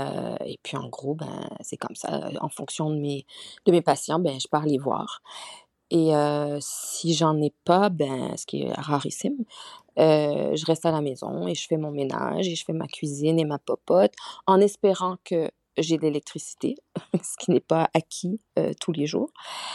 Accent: Châteauguay, Quebec, Canada; moi, je suis une Québécoise. Je suis née à Châteauguay et j'y ai grandi et vécu jusqu'à ma trentaine. Mais effectivement, mes parents viennent de Madagascar, mais ils ont immigré au Québec dans les années 70.

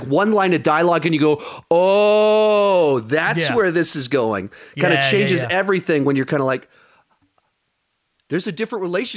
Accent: San Jose, California, United States; I'm from California. And the Bay Area, San Jose, so just not too far from San Francisco.

